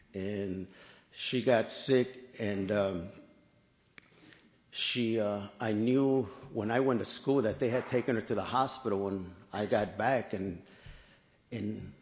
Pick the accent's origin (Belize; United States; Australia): United States; Texas; I'm from Texas, and that's where, and my family is from Texas also, and a part of that is that my grandparents came from Mexico and moved to Texas by the Rio Grande Valley